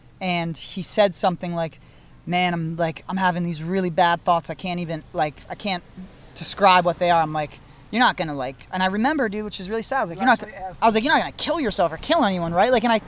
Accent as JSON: {"language": "English", "town": "Darien", "region": "Connecticut", "country": "United States", "tie": "born or raised there", "said": "I'm at my hometown in Connecticut, small little Darien, Connecticut."}